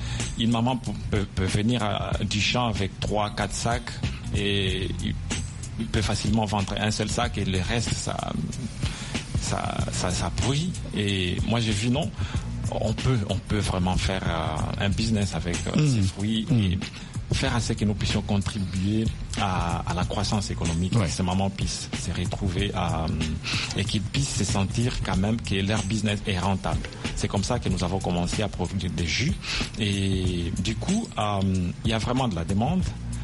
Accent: Beni, North Kivu, DR Congo; En fait, tout d'abord, je viens de la RDC, la ville de Beni.

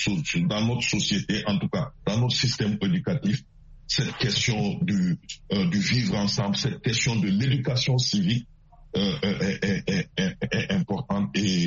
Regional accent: Senegal; en tant que Sénégalais

